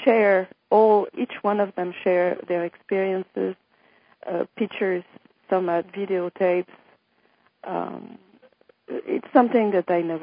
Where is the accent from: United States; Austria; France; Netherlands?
France; born there; English is a second language; I was born in France in 1945, before the end of Second World War